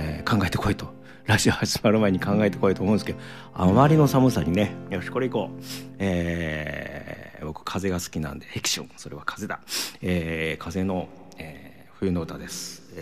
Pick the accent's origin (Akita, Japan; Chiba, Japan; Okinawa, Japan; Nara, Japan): Nara, Japan; 僕はもともと奈良生まれで、奈良育ちなんで、まあ、関西なんで、